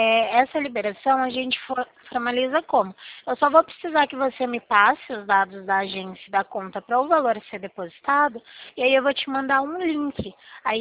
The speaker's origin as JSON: {"language": "Portuguese", "town": "Limeira", "region": "São Paulo", "country": "Brazil", "said": "meu DDD é 19, que eu sou aqui de Limeira, pertinho de Campinas"}